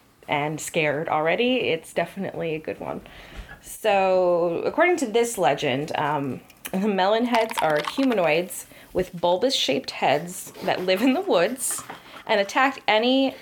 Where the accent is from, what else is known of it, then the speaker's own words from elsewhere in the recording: Connecticut, United States; So we're from Connecticut. And we both grew up here.